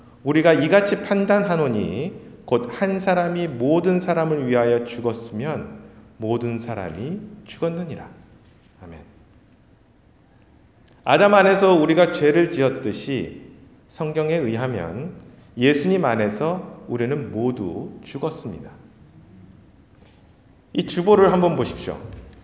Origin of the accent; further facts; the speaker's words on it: South Korea; now in Canada; 우리가 캐나다에 있고 캐나다 시민권은 누군가 갖고 있다 하더라도 우리는 한국인입니다.